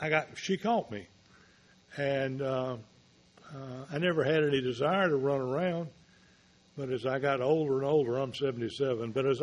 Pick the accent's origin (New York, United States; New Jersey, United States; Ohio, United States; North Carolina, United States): North Carolina, United States; Raleigh; I'm from Raleigh, North Carolina.